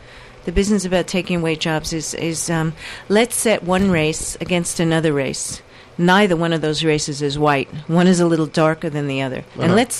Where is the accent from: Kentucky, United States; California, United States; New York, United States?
New York, United States; Brooklyn; I grew up in Brooklyn, and I saw that statue a lot, the Statue of Liberty.